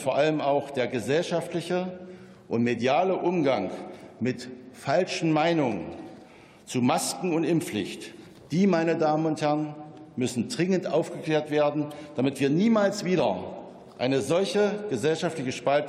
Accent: Bitterfeld-Wolfen, Saxony-Anhalt, Germany; Zu sehen sind Bilder aus meiner Heimatstadt Bitterfeld-Wolfen.

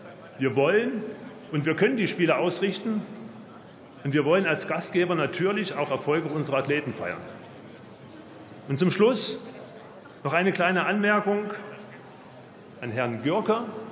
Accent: Leipzig, Saxony, Germany; als stolzer Leipziger

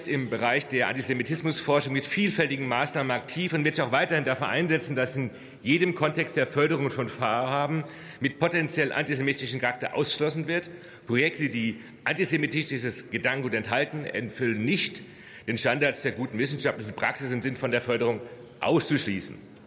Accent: Bad Nauheim, Hesse, Germany; In meiner Heimatstadt Bad Nauheim haben wir eine jüdische Gemeinde.

